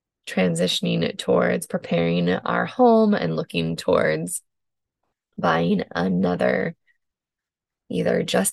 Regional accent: Washington, United States; also born or lived in New Jersey / France / Australia; I grew up in Washington State for the most part. I did live in New Jersey for a few years when I was younger, and I lived abroad in both France and Australia for a little while.

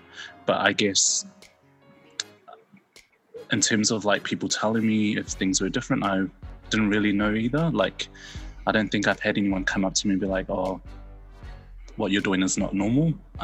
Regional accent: South Auckland, Auckland, New Zealand; also born or lived in Brisbane / Sydney; Born and raised in South Auckland, then moved over with my parents to Brisbane, and then I kind of wanted to flee the pack, so I kind of moved over to Sydney by myself

